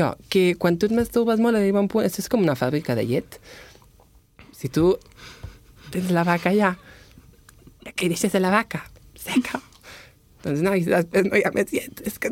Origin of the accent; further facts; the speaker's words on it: France; Spanish is a second language; Yo soy francesa, no me entero de cosa